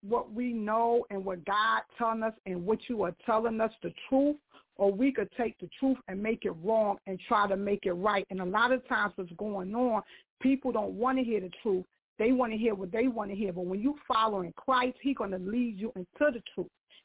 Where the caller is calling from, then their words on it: Knightdale, North Carolina, United States; I'm originally calling from Knightdale, North Carolina. I'm originally from Newark